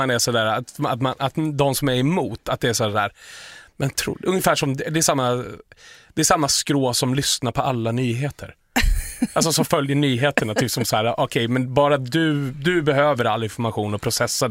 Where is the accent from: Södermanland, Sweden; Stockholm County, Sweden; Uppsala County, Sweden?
Uppsala County, Sweden; Uppsala; För jag är från Uppsala, det är inlandet.